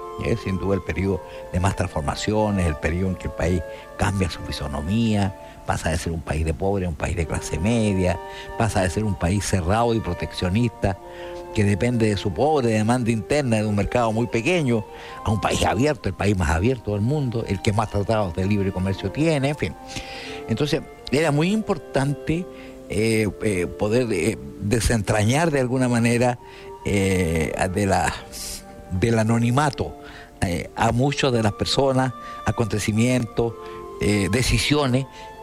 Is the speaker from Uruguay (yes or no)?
no; Ovalle, Coquimbo, Chile; estaba en mi pueblo, en Novalle.